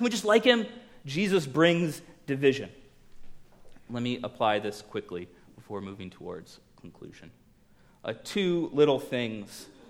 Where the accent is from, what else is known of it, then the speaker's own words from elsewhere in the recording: Miami, Florida, United States; I grew up in Miami. I grew up a Miami Heat fan.